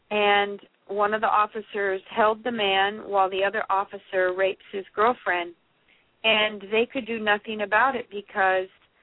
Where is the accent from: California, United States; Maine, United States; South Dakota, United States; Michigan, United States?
California, United States; Santa Cruz; I grew up in Santa Cruz and actually saw a lot of abuse from the officers at that time